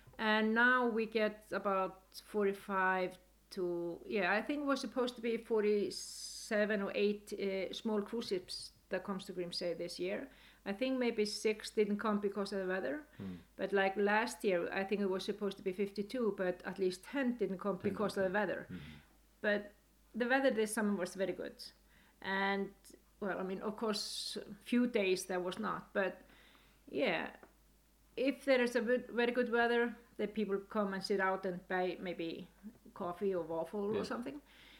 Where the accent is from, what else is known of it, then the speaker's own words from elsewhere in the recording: Reykjavik, Capital Region, Iceland; moved away; also born or lived in Akureyri; I came originally from Reykjavik, but then I moved to Akureyri. And I came here to teach dance for my dad.